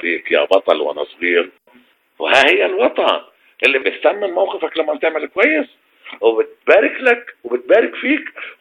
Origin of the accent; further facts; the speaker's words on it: Palestine; بحلم أن أخذ حقي كمان كفلسطيني كشعب.